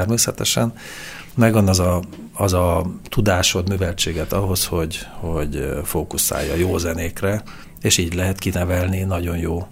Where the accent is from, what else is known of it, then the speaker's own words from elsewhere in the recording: Transylvania, Romania; Én is székely vagyok egyébként.